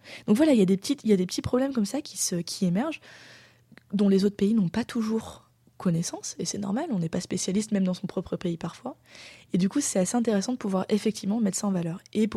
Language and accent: French; France; une adresse italienne qu'on n'avait pas, parce qu'on est français et qu'on n'avait pas du tout d'adresse italienne.